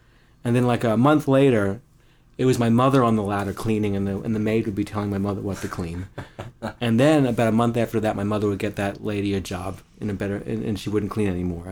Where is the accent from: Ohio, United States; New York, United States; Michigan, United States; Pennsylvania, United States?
New York, United States; I grew up in Long Island.